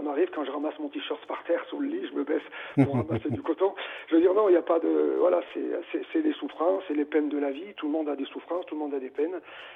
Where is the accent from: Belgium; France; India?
France; first language French; Moi, en fait, je pense français, donc j'écris français, ce que je ressens, j'ai pas envie de le transcrire, ça me vient tout seul, et c'est vraiment mes émotions personnelles, donc étant français, mes émotions elles sont françaises